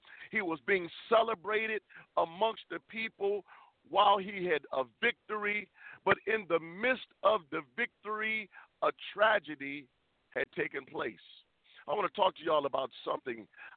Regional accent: Atlanta, Georgia, United States; also born or lived in Chicago; I'm from Atlanta, Georgia, by way of Chicago, Illinois

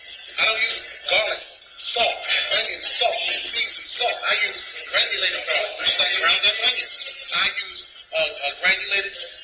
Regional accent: Deep South, United States; I'm from the Deep South. Well, my grandmother lives in Dothan, Alabama.

